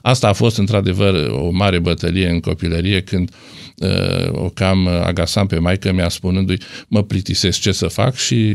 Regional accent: Alba Iulia, Alba County, Romania; born there; Sunt născut în Alba Iulia și sunt foarte mândru pentru asta

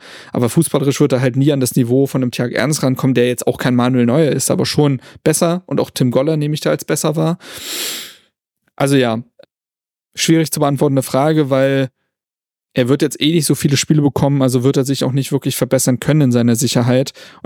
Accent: Berlin, Germany; Nee, ich komme ja aus Berlin und kann dann bei meinen Eltern unterkommen

